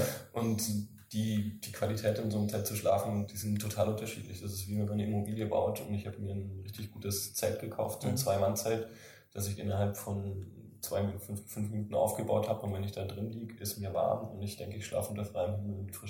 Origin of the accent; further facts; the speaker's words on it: Bamberg, Bavaria, Germany; Ja, also ich komme ursprünglich aus Bamberg, aus dem Landkreis Bamberg, auch vom kleinen Dorf, und bin ziemlich naturverbunden.